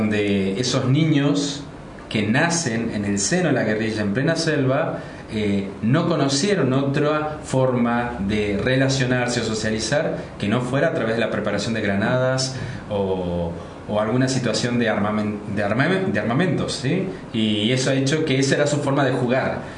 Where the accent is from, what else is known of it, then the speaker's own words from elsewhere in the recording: Salta, Argentina; Nada, yo soy salteño, me formé gracias a la necesidad de trabajar en zonas de vulnerabilidad de la ciudad de Córdoba, ¿sí?